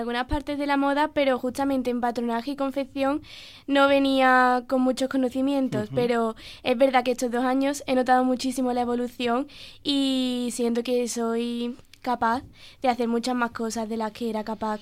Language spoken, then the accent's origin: Spanish; Osuna, Andalusia, Spain; Sí, sí, soy de Osuna.